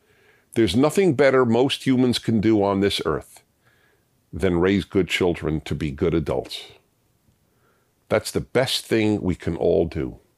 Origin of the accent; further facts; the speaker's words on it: United States; And I don't say it because I'm American.